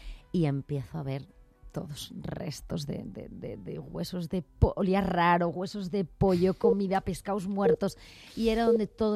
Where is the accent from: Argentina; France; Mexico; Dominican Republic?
France; Bidart, Nouvelle-Aquitaine; Tengo una de mis mejores amigas, que es maravillosa, de mi pueblo, de Vidar, en Francia, en Iparralde